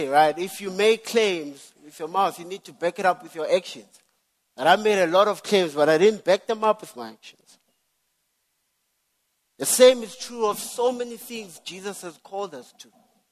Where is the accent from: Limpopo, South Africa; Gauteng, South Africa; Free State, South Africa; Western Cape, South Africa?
Gauteng, South Africa; Daveyton; So I'm from the East Rand, a township called Davyton. And so in the township, right, kids play outside